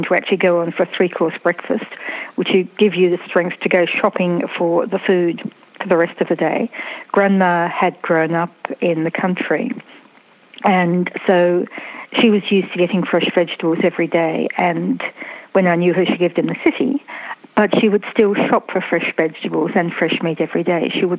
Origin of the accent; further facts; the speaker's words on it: Brisbane, Queensland, Australia; now I grew up outside Brisbane, Sydney was at least a two-day drive away.